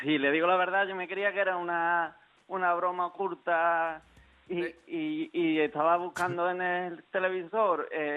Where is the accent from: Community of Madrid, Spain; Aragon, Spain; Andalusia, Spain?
Andalusia, Spain; Villamanrique de la Condesa; Soy de Villamanrique de la Condesa.